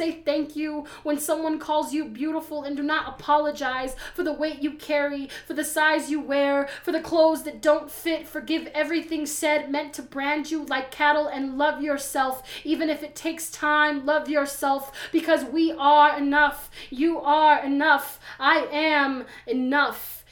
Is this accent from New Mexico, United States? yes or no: yes; Albuquerque, New Mexico, United States; And growing up in Albuquerque, where it's predominantly Mexican and white and a mix of Mexican and white, I had a hard time finding where I fit in.